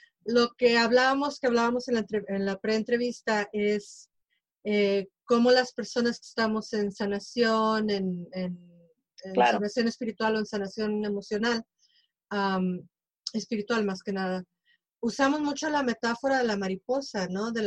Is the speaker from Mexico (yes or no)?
yes; Mexico; now in Chicago, United States; la gente mexicana, que somos inmigrantes, no únicamente mexicanos, pero la gran mayoría somos mexicanos los que somos inmigrantes, y estamos en el área de Pilsen y de La Villita.